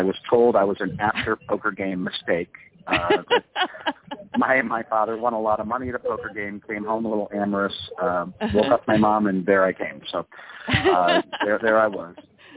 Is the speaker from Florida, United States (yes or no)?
no; Canton, Ohio, United States; I grew up in Canton, Ohio, which is where the Pro Football Hall of Fame is.